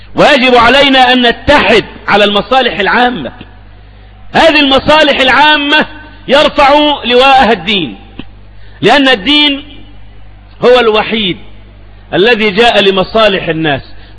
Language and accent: Arabic; Egypt; ما عادش عندنا في مصر الآن غير الجيش بس